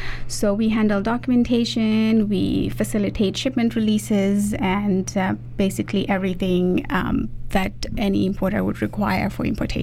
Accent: Fiji; now in Vancouver, Canada; I'm originally from Fiji. I was born and raised there. I moved here about 20 years ago.

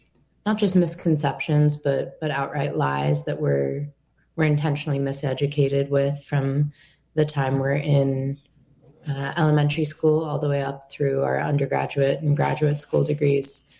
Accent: United States; especially growing up outside of New York City during the post 9/11 era

